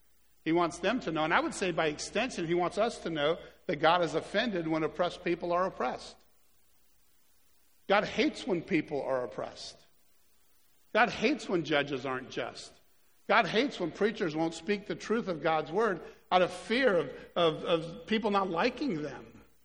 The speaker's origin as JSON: {"language": "English", "town": "Ocala", "region": "Florida", "country": "United States", "said": "So now I say … I'm from Florida. It's a little city called Ocala."}